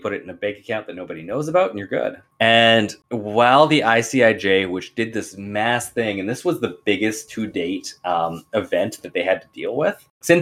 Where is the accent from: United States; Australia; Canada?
Canada; As a Canadian, the fallback answer is the Bahamas